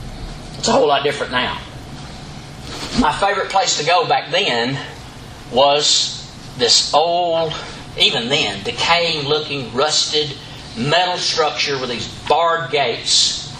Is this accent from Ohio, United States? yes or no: no; Corinth, Mississippi, United States; back when I was growing up in Corinth, Mississippi, really small one-horse town when I was growing up there and Jolene was growing up there.